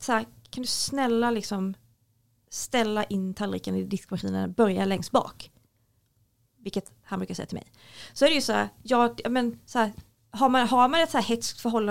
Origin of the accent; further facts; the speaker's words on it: Småland, Sweden; Liksom, jag är ju nog smålänning.